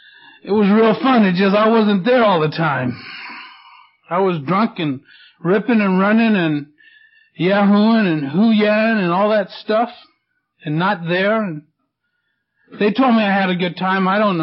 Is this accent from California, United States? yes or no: yes; Vallejo, California, United States; I'm from Vallejo. We're tough.